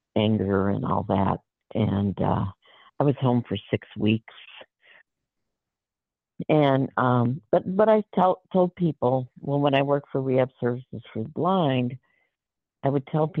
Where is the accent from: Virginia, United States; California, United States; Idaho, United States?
Virginia, United States; Richmond; born there; also born or lived in Minneapolis / San Antonio / Dayton / Des Moines; I was born in Richmond, Virginia